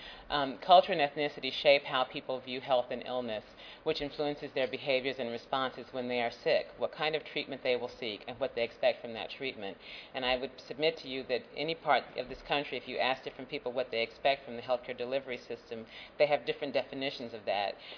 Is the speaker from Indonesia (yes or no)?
no; Texas, United States; I'm also a Texan, so there's a sense of community about when you're a Texan